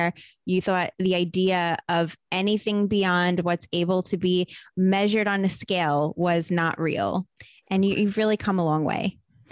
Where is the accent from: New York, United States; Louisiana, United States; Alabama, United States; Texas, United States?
New York, United States; Brooklyn; I guess growing up in Brooklyn, where there's like a different set of like older school values amongst like those guineas in that area